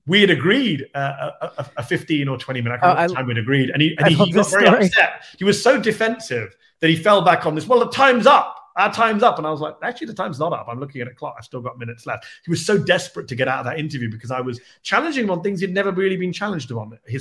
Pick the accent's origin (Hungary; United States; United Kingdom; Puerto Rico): United Kingdom; I'm British